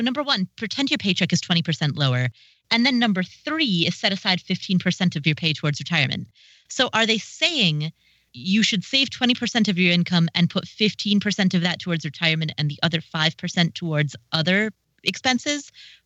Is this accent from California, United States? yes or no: no; Cincinnati, Ohio, United States; in terms of like the experience of a kid growing up in Cincinnati, that's what I always heard about my city.